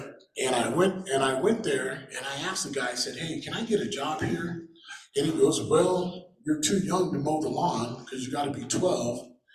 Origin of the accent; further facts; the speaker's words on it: Boulder, Colorado, United States; So I grew up in Boulder, started out at Lincoln Elementary on Arapahoe, to which is Naropa now, and I think that may have moved. And then I moved to Whittier Elementary.